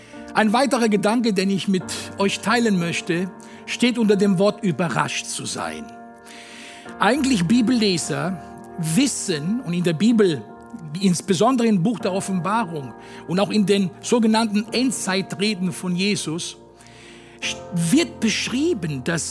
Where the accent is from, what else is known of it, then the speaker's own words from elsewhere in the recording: Italy; Und ich als Italiener bin sehr, sehr berührt